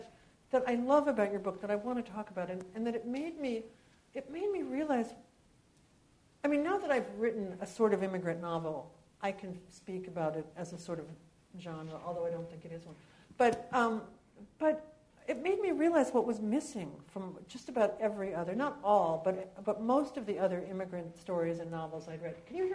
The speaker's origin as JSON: {"language": "English", "region": "New York", "country": "United States", "tie": "born or raised there", "said": "You know, I grew up in New York, so we couldn't get our licenses till everybody was out of town already."}